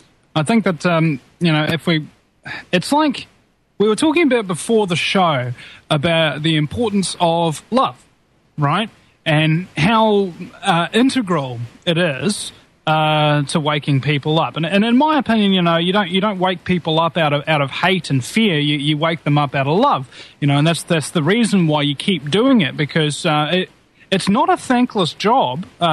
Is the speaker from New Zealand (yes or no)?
yes; New Zealand; as a New Zealander, I don't kind of, I don't draw any flack from American patriots, but I do draw flack from Kiwi patriots who criticize how I do it, my laugh, and all of these other things.